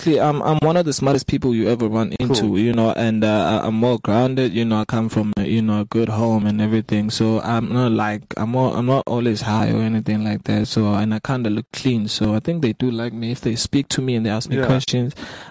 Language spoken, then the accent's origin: English; Newcastle, KwaZulu-Natal, South Africa; people normally say I'm from Durban, and I'm not really from Durban. I'm from Newcastle. It's a small town.